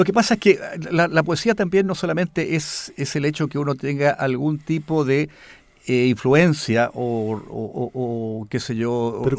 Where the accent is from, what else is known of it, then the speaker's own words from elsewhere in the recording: Valparaíso, Chile; born there; los que nacimos en Valparaíso, veíamos el horizonte lejos, lejos, estaban los barcos saliendo y entrando